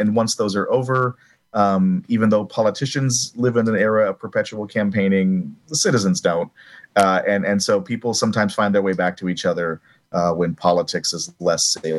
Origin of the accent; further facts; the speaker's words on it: Minnesota, United States; I'm from Minnesota, and so if you're a Vikings fan